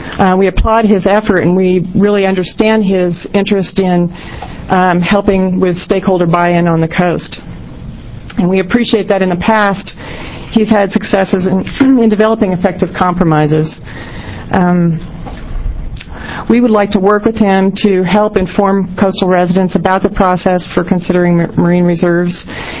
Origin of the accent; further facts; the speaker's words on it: Roseburg, Oregon, United States; I come from Roseburg, Oregon